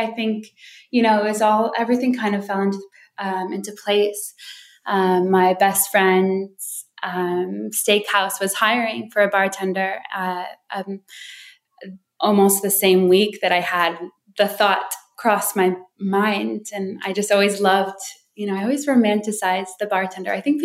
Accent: Wisconsin Dells, Wisconsin, United States; also born or lived in Hawaii / Australia; my parents were missionaries. So our home base was between Wisconsin Dells and Hawaii.

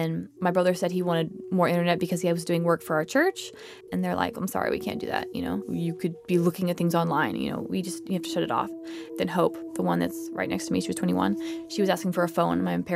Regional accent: Kerrville, Texas, United States; also born or lived in Houston; Born in Houston, and then we moved to Kerrville.

